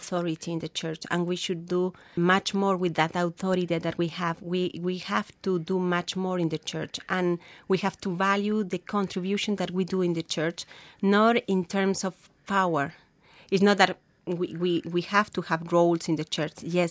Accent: Spain; moved away; I'm from Spain, but I've been here for 13 years and a half.

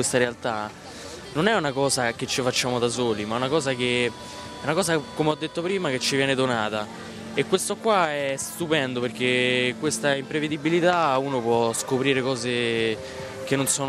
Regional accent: Genzano, Lazio, Italy; io vabbè, vengo dai Castelli Romani, sono di Genzano

